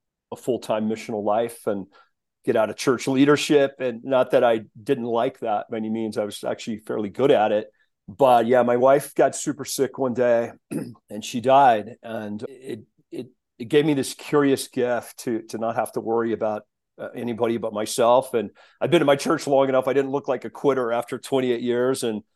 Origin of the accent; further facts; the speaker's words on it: Steamboat Springs, Colorado, United States; Growing up in Steamboat, I went to a Missouri Synod Lutheran church and was active always and mostly just trying to go skiing after church was over.